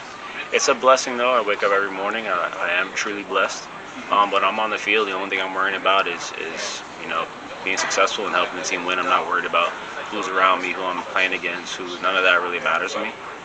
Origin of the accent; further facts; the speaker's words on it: Brooklyn, New York, United States; I'm from Brooklyn, New York.